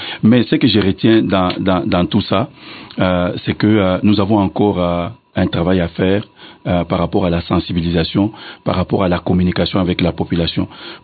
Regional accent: DR Congo; Le calendrier, chez nous, en RDC

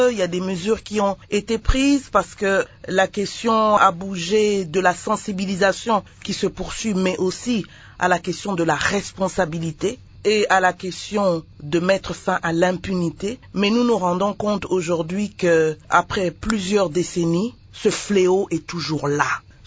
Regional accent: DR Congo; en tant que d'abord citoyenne congolaise

